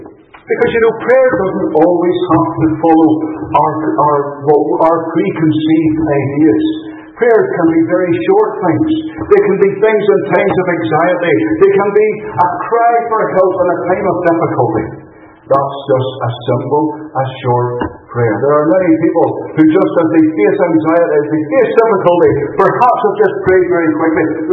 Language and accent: English; Northern Ireland, United Kingdom; moved away as an adult; now in Fife, United Kingdom; always lived in Drummond. My son is growing up with a decidedly more Fife accent than I am. But I was born and raised in Northern Ireland. I moved across here in 2001 when I got married. So I have been here nearly 16 years now. But supposedly I still haven't lost the Irish accent.